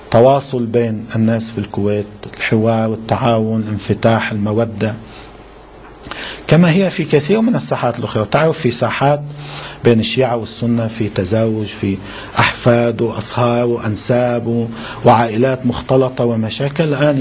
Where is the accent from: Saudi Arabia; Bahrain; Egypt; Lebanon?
Lebanon; حتى عندنا بلبنان